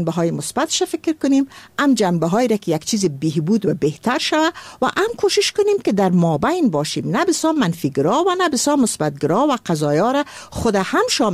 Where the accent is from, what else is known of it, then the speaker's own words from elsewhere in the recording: Afghanistan; من از افغانستان قدیم هستم و من از افغانستان هستم که بسیار افغانستان رومانتیک بود